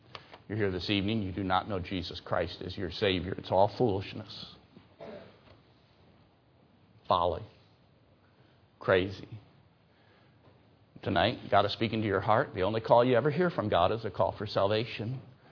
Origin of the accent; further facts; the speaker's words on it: Michigan, United States; Somebody asked me yesterday, where are you from? I said, I'm from Michigan.